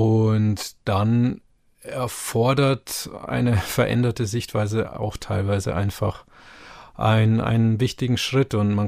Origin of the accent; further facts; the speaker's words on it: Bavaria, Germany; now in Lower Saxony, Germany; Josef hat mich ja als Bayer vorgestellt, ich bin Bayer